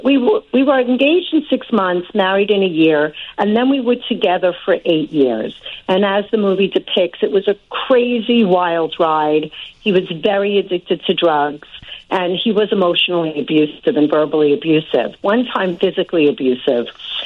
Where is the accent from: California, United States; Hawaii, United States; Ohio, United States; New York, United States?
New York, United States; Brooklyn; So I grew up in Bay Ridge, Brooklyn, New York, hence the name